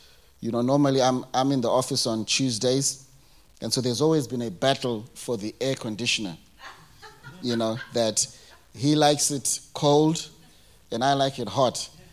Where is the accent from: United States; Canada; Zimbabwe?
Zimbabwe; And so I recall I grew up in Zimbabwe.